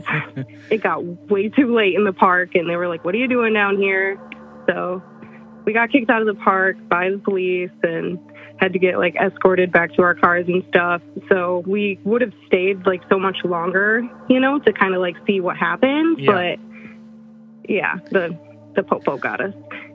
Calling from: New York, United States; Hi, this is … from upstate New York.

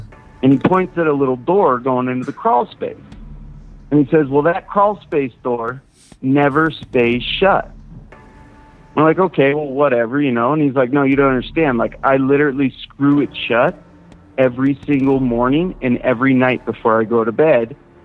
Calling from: Wyoming, United States; I'm calling from Wyoming, southeast corner of Wyoming.

